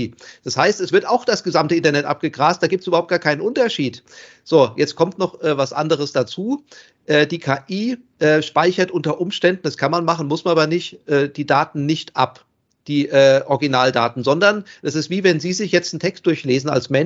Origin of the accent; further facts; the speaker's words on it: Hesse, Germany; ich komme ja hierher aus Hessen leider